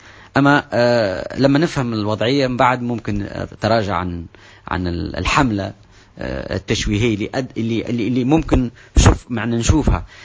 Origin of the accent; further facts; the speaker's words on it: Tunisia; أنا عربي وأعتز بعروبتي، أنا تونسي ووطني،